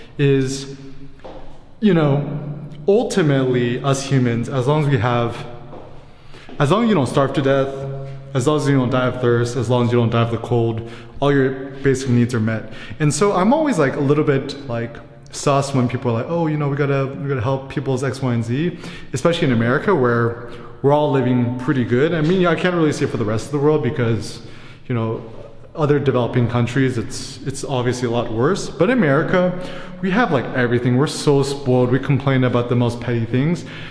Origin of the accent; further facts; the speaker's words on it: United States; being an American, we're always saying like, oh, you know, Americans are so selfish